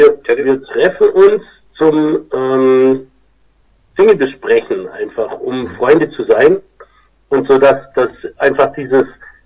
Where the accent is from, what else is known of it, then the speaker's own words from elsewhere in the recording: Germany; Wir kommen aus Deutschland.